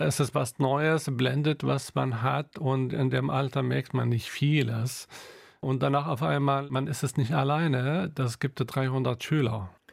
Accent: Beirut, Beirut Governorate, Lebanon; also born or lived in Bekaa Valley; bin im Libanon geboren und als ich 6 Jahre alt war, ist der Krieg angefangen.

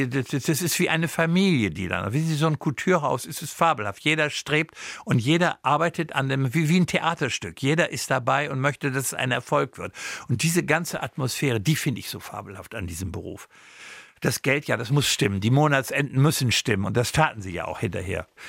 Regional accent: Bremen, Germany; ich bin Bremer und irgendwie ist man in Bremen erzogen. Man bleibt dann doch ein gewisser Bremer.

